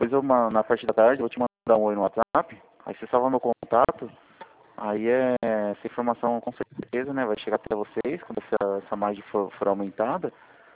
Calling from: Itu, São Paulo, Brazil; Eu tô falando de Itu, cidade de Itu.

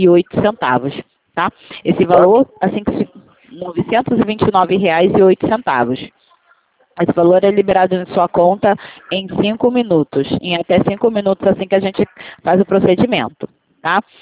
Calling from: São Paulo, Brazil; A cidade de São Paulo.

